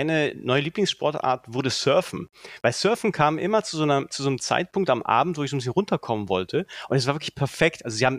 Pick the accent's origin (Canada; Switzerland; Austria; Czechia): Czechia; Lacrosse war in Tschechien, wo ich herkomme, das war immer so der Todesgegner von Floorball.